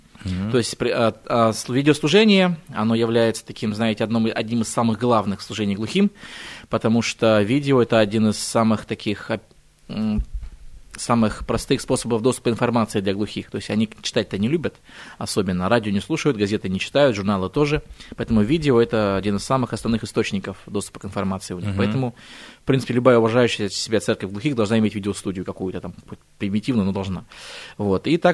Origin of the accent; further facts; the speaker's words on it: Dagestan, Russia; born there; Родился я в Дагестане, мои предки все кубанские казаки, которые во времена раскулачивания, всей этой советизации бежали кто куда. Мы конкретно мои все предки с Кубани, из-под Армавира, Станица Прочно-Окопская.